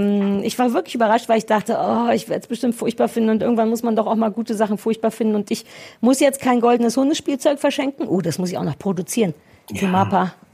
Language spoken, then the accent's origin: German; East Germany, Germany; Ja, ich komme aus dem Osten